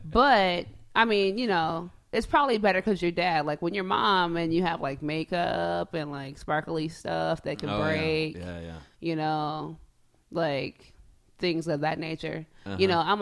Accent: Seattle, Washington, United States; I'm not against people who are Seattleites. I just wasn't raised in a family that would make you think off bat I was from Seattle.

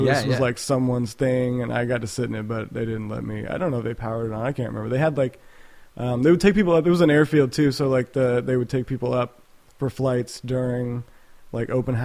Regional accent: Champaign, Illinois, United States; know each other, and I'll start. I'm from Champaign, Illinois. The Midwest.

